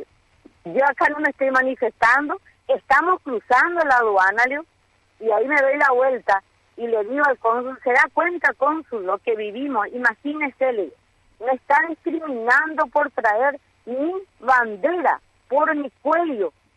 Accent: Paraguay; Solamente llevaba mi bandera paraguaya, de la que estoy muy orgullosa y que voy a llevar donde sea, porque yo soy paraguaya.

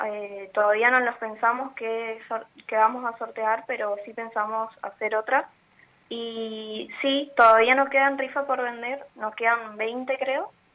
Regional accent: Posadas, Misiones, Argentina; Sí, somos de Posadas las dos.

